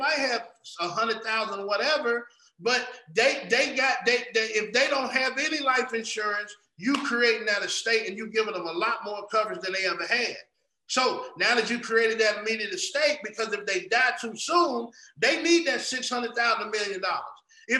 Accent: Cincinnati, Ohio, United States; Chuck lives in my hometown. Like, he is in Cincinnati where I'm from.

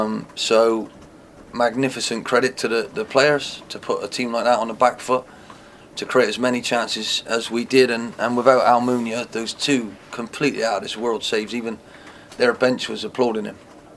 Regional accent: Bristol, South West England, United Kingdom; He's Italian and I'm from Bristol.

